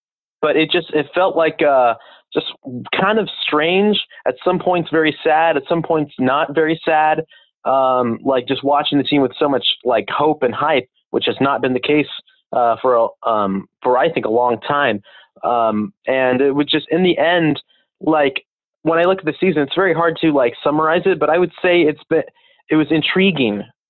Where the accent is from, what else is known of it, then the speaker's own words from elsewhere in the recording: Roseville, California, United States; I grew up in Roseville, and I've been here most like in my entire life so far.